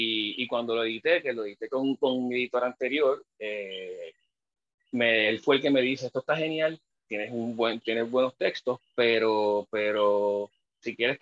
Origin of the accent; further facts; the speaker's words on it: Puerto Rico; tú sabes que en Puerto Rico tenemos una cosa folclórica